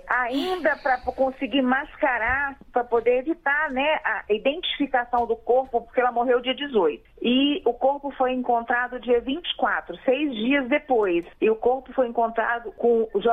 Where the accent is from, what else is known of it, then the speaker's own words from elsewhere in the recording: Vila Velha, Espírito Santo, Brazil; nós somos de Vila Velha, eu estou no Rio agora, por causa dessa semana que eu fui convidada para umas palestras.